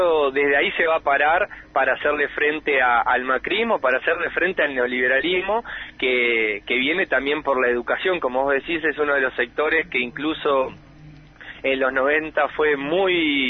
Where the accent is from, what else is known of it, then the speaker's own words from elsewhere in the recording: Argentina; también tenemos un historial muy importante como pueblo argentino